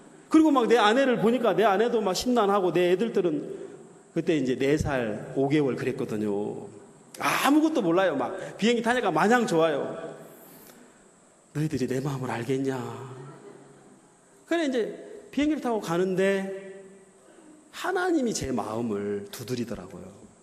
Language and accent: Korean; South Korea; I'm Korean! 어? 나 한국에서 왔어요.